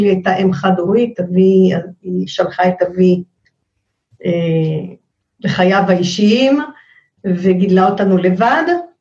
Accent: Bnei Brak, Tel Aviv District, Israel; born there; אני נולדתי בבני ברק. בין משפחה למשפחה של חסידי גור, ואמא פרסייה

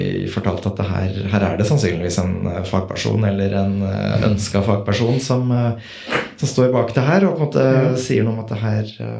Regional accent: Innlandet, Norway; Ja, så jag kommer från Toten

